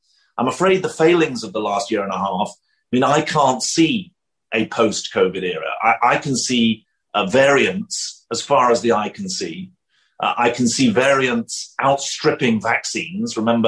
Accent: United Kingdom; now in United States; I'm a European, obviously, although I live and work in the US, I'm still a European, even though I'm a Brit, despite Brexit.

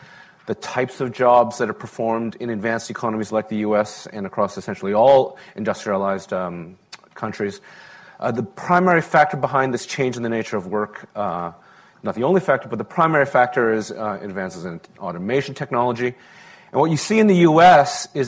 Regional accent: Vancouver, British Columbia, Canada; I'm from Vancouver, as Richard said.

